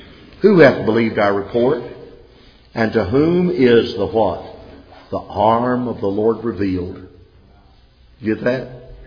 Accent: South Carolina, United States; I was brought up in the Cold War. Many of you were. You remember having the drills at school? You know, we lived about 15 miles from the Myrtle Beach Air Force Base

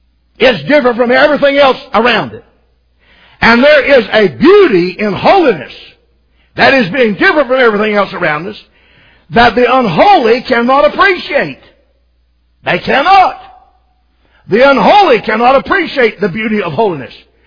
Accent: Macon, Georgia, United States; He found out I was from Macon, Georgia, and he was all excited because it was the home

